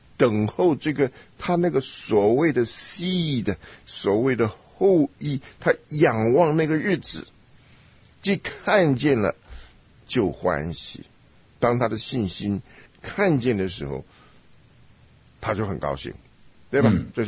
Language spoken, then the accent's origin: Chinese; Taiwan; 像我们小时候在台湾